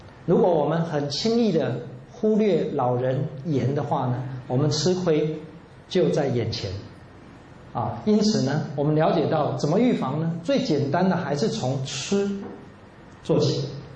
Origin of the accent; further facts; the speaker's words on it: China; 这个呢也跟我们中国人讲的道法自然